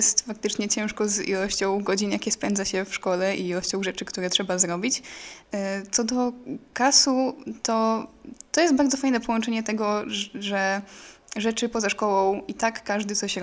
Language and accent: Polish; Lidzbark Warmiński, Warmian-Masurian Voivodeship, Poland; Potem w Lidbecku Warmińskim, skąd pochodzę oryginalnie, zaczął się realizować projekt lekcji z astronomem